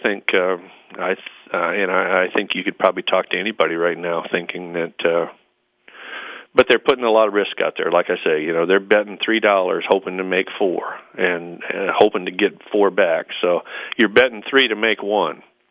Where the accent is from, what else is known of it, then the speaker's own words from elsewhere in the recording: South Dakota, United States; I grew up in South Dakota and grew up on a farm up there.